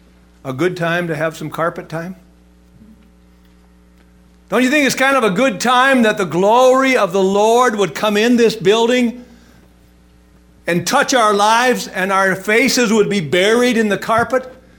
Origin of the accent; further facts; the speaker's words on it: Virginia, Minnesota, United States; And some people from International Falls were driving by my hometown.